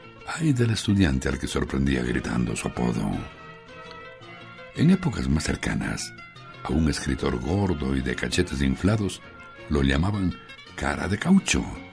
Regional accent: Corme, Galicia, Spain; cuando vuelvo a Corme, mi pueblo natal, y me reencuentro con los amigos de mi niñez

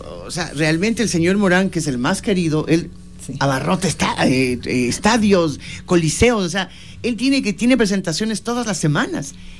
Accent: Ecuador; Entonces, yo como ecuatoriana, realmente como que en algo discrepo

